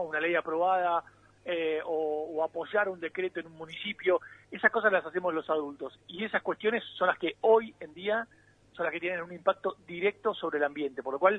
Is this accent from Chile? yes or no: no; Argentina; hemos vivido como cada argentino distintos partidos a lo largo de estas últimas 2-3 décadas.